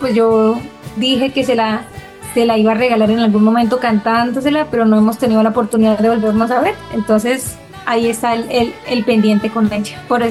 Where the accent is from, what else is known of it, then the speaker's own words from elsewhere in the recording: Garzón, Huila, Colombia; Viajar a Garzón o estar en Garzón, en mi pueblo natal, todos reunidos